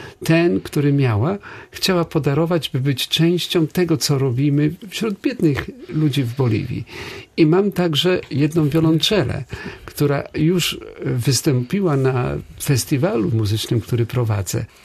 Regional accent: Poznań, Greater Poland Voivodeship, Poland; Taki stały punkt moich odwiedzin w Polsce, mimo że jestem z Poznania, za każdym razem przyjeżdżam także do Szczecina

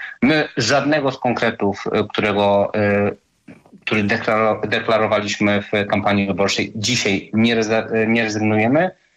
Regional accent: Szczecin, West Pomeranian Voivodeship, Poland; Ja wywodzę się ze Szczecina

